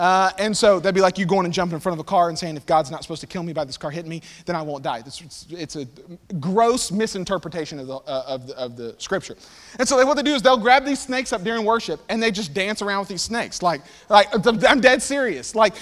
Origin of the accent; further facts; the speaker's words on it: Corbin, Kentucky, United States; But I'm from Kentucky originally. I was born in Corbin, Kentucky. It's hole in the wall, home of Colonel Sanders and KFC.